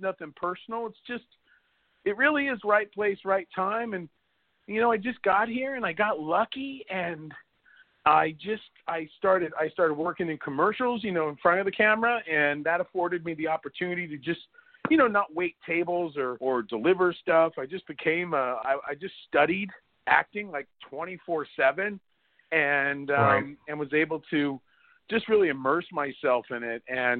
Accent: Laguna Beach, California, United States; also born or lived in Brooklyn; I was born in Brooklyn, and my dad started getting successful, and so we moved out to California right around 7-8, right in that area. So I moved from Brooklyn to Laguna Beach, California, if you can imagine that move.

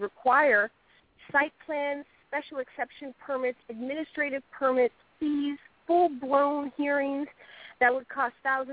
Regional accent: Mount Vernon, Virginia, United States; I grew up in Mount Vernon, Virginia, on what we were told was a part of George Washington's farmland, and from there grew my dream.

